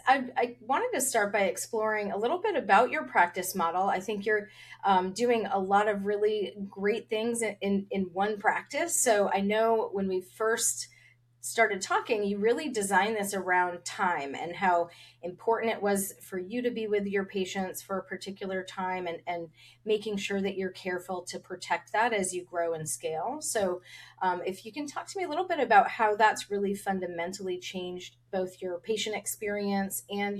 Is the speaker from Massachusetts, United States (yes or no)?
no; Long Island, New York, United States; now in Charleston, United States; I'm from Long Island, so that's my home, but I know it's a little bit different here in Charleston, South Carolina, where I am now.